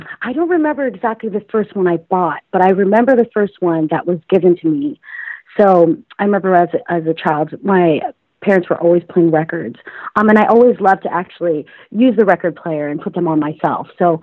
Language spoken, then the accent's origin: English; Canada; I come from Filipino heritage, so I'm a Filipino-Canadian.